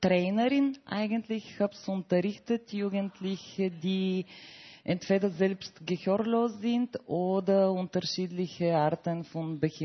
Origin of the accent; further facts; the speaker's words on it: Bulgaria; moved away as an adult; now in Vienna, Austria; Ich bin Bulgarin. Ich lebe jetzt schon 17 Jahre in Wien. Vorher in Bulgarien habe ich mein Studium abgeschlossen